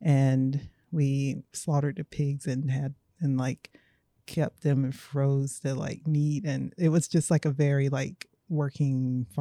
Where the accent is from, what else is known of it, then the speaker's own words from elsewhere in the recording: Effingham, South Carolina, United States; I'm from Effingham, South Carolina, really tiny, tiny. It's not even a town. It's more like a community. But I grew up in Effingham. I grew up on a farm with like chickens and dogs and cats and pigs